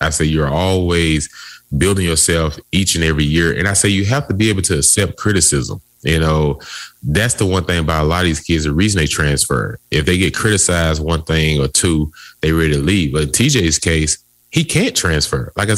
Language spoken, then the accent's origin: English; Mississippi, United States; I'm from Mississippi, so I got a chance to be in contact with him.